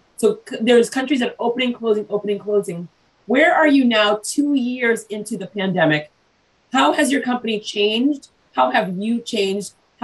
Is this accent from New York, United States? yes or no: yes; Brooklyn, New York, United States; born there; I was born in Brooklyn